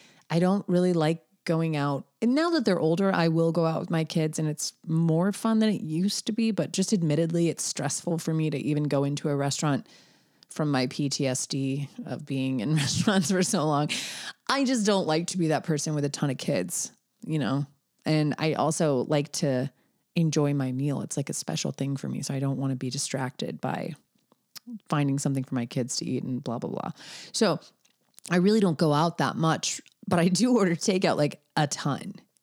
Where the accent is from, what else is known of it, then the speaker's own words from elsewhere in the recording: Williston, South Carolina, United States; as someone who grew up in the South, like I'm from Williston, South Carolina, which on that Highway 78, which is the stretch of road that goes from Charleston to Aiken, there's nothing but small towns in between, little farming towns, and nothing.